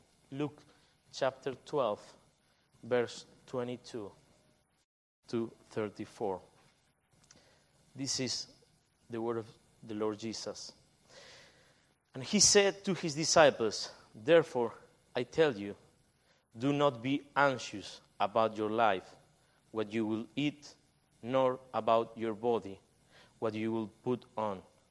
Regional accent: Argentina; I'm from Argentina. I'm so glad to be here.

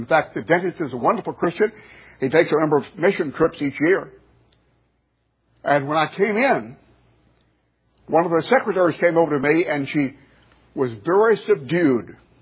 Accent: United States; I am an American, and very thankful to God for that privilege.

